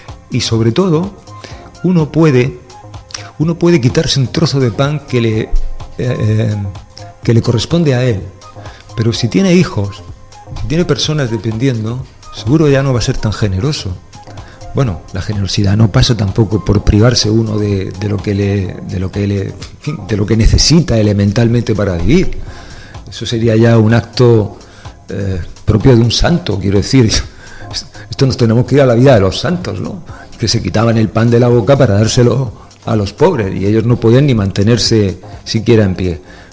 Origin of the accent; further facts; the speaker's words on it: Spain; Y los dueños de la casa somos los españoles